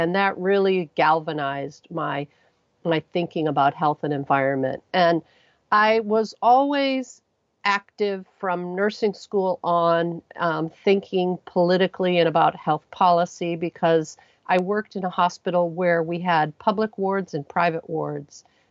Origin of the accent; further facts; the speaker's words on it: Ohio, United States; I grew up in Ohio along the shores of Lake Erie, where I chased my two older brothers into the lake and therefore had to learn how to swim.